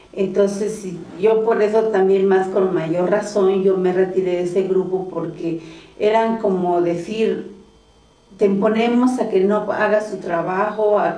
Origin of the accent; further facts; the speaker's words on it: Zinacantán, Chiapas, Mexico; first language Tzotzil; Spanish is a second language; now in San Cristóbal de las Casas, Mexico; soy originaria de Sinacantán, hablo la lengua tzotzil y nací allí en ese pueblo, pero ya tiene más de 15 años que estoy viviendo aquí en San Cristóbal.